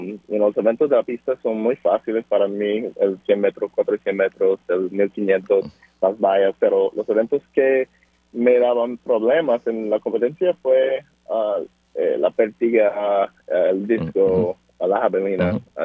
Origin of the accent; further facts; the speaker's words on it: Pittsburgh, Pennsylvania, United States; crecí en Pittsburgh, Pennsylvania, en una familia de boricua muy, muy grande. Tengo siete hermanos.